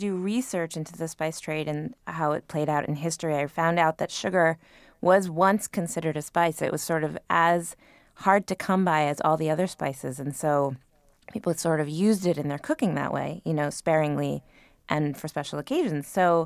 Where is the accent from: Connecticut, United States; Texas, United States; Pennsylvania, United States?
Connecticut, United States; born there; I was born in Connecticut and grew up there.